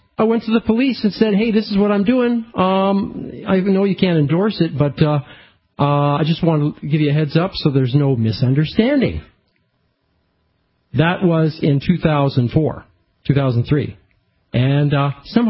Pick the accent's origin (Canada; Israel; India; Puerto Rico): Canada; now in United States; because I am a Canadian and I'm in the process of becoming an American